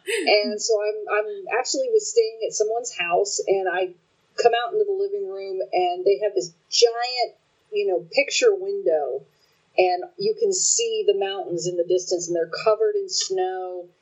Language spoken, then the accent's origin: English; Texas, United States; I'm from South Texas.